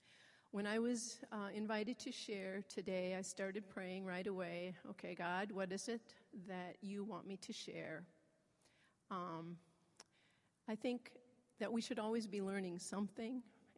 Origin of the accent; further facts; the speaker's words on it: Omaha, Nebraska, United States; and I'm from Omaha. So I would like to welcome all of you to our fair city.